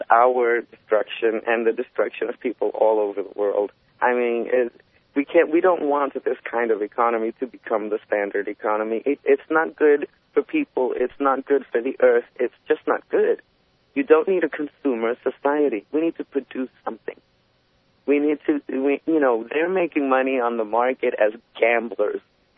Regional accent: New York City, New York, United States; I love Jews. I'm a New Yorker.

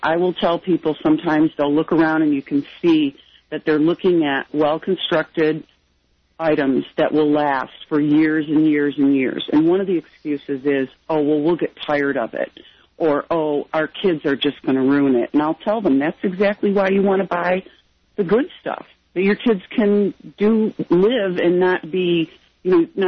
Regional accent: Detroit, Michigan, United States; Yeah, and even when I grew up in Detroit, and even when in the 70s and whatnot

